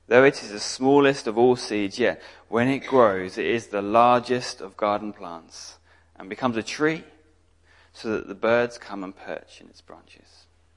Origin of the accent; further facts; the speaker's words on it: London, United Kingdom; I grew up in London, yes.